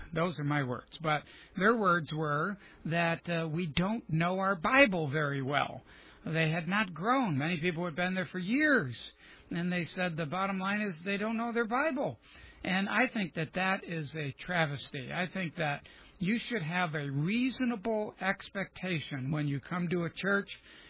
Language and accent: English; New York, United States; Being the New Yorker that I am, I said, I don't like it.